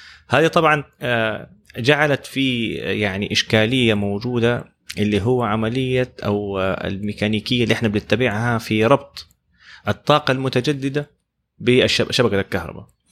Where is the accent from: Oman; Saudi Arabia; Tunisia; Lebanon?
Saudi Arabia; إحنا عندنا في السعودية دحين في معظم مناطق السعودية طبعا التردد 60 هيرتز